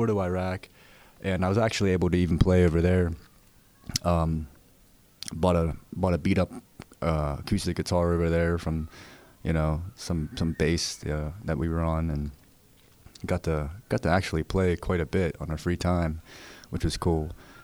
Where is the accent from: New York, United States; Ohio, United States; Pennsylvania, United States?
Pennsylvania, United States; Pittsburgh; I grew up here in Pittsburgh, and after high school, I left.